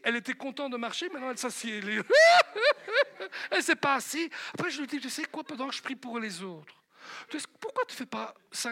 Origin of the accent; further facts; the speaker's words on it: Belgium; Je suis belge, attention, un bon belge. Allez, je vous assure, je suis un vrai belge, moi, comme lui.